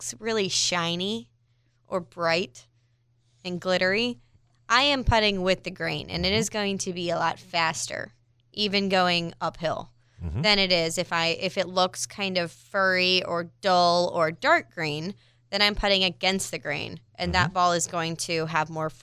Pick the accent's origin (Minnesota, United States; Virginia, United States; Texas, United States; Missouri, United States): Missouri, United States; Man, so growing up in Missouri, we didn't really have...